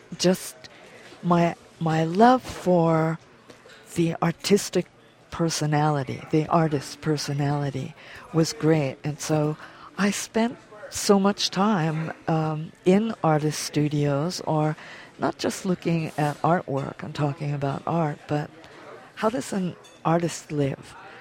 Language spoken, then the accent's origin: English; New Jersey, United States; No, I'm from New Jersey.